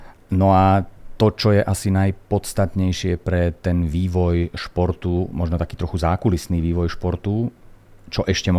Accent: Revúca, Banská Bystrica Region, Slovakia; odkiaľ pochádzam a to mesto Revúca, hoci je to teda v kopcoch slovenského Rudohoria

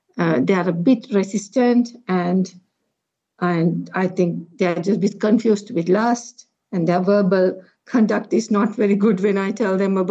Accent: Southend-on-Sea, East of England, United Kingdom; Yeah, I'm from South End in Essex.

